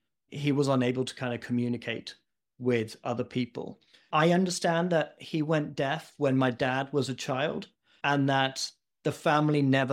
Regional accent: United Kingdom; born there; also born or lived in Asia / Burma / Pakistan / Texas; I was born just outside of London, but when I was 18 months old, my family moved to the Netherlands. And then we spent 10 years traveling around.

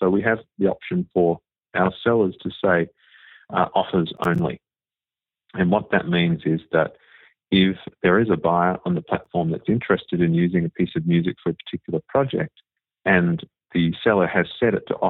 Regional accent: Australia; predominantly I grew up in Australia and had a reasonably successful time as a producer and songwriter there.

